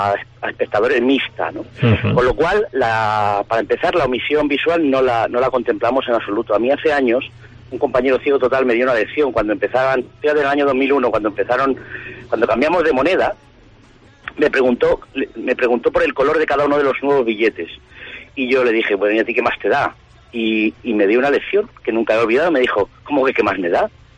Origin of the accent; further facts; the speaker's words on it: Castilla-La Mancha, Spain; now in Jerez, Spain; soy manchego.